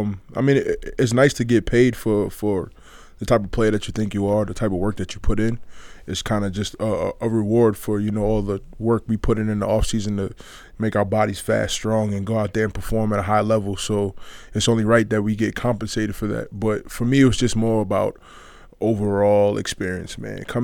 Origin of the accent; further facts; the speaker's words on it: New York City, New York, United States; now in Canada; I'm an East Coast guy. I mean, I grew up in New York. I'm a New York City kid, so Toronto's not very far from home.